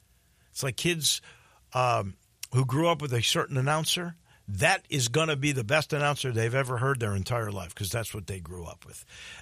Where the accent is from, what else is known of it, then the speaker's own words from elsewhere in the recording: Midwest, United States; Now, I grew up in Big Ten country.